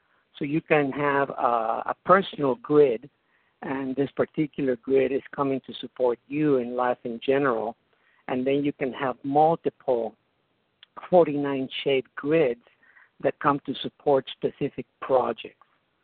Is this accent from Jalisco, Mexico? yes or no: no; Mexico City, Mexico; born there; English is a second language; I was born in Mexico City in a fairly well-to-do family, but I was the black sheep of the family